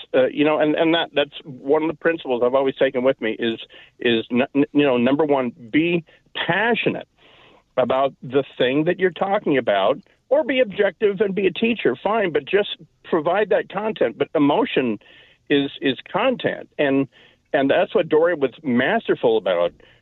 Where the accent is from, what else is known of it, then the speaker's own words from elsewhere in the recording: Port Angeles, Washington, United States; I'm from Port Angeles, went to Wazoo.